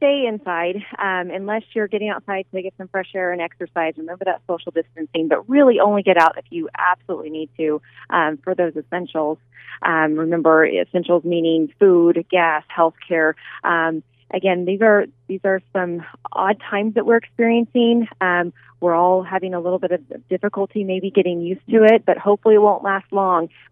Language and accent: English; Scott City, Kansas, United States; I'm from Scott City.